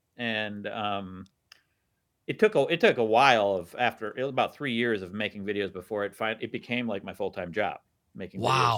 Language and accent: English; Wisconsin, United States; Yeah, I mean, I grew up in Wisconsin, so of course.